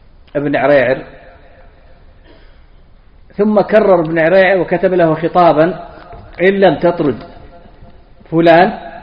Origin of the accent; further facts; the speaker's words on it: Najd, Saudi Arabia; مثل ما نسميها عندنا في نجد